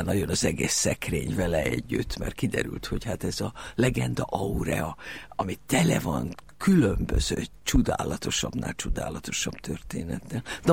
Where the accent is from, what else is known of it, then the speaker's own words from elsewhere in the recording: Budapest, Hungary; born there; 1945-ben születtem egy szőnyegbombázás alkalmával a 9. kerületbe, a Gát utcai templomnak egy ablak nélküli szobájába